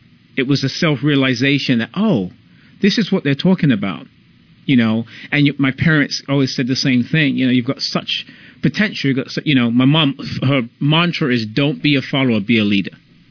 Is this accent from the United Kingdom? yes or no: yes; London, United Kingdom; also born or lived in New York; And even just in growing up in London, it's such a melting pot, as has been my experience living in New York as well, which I've done.